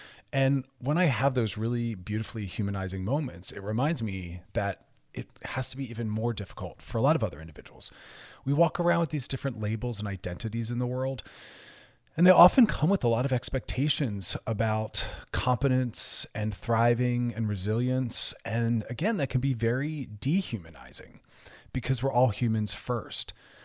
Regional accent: Philadelphia, Pennsylvania, United States; accent: Philly; my Philly

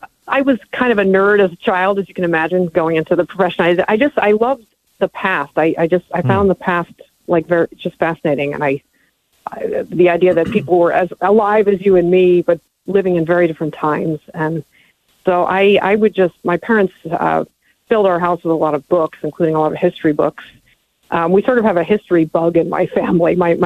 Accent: Cornwall, New York, United States; also born or lived in Queens; Well, I grew up in a small town called Cornwall in the Hudson Valley in New York. Originally from Queens, New York, so I like to get that. I'm officially a New Yorker.

